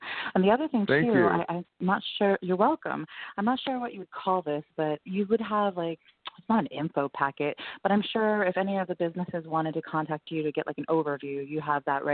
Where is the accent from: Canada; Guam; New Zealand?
Guam; I am from Guam. It's been a long time that I've been over there